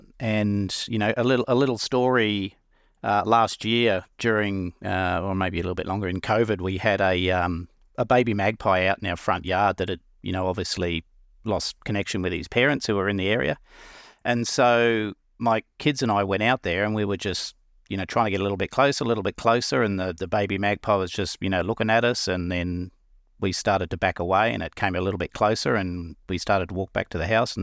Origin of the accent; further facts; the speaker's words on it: Queensland, Australia; I grew up in Western Queensland, in a number of different places. We moved around as a family.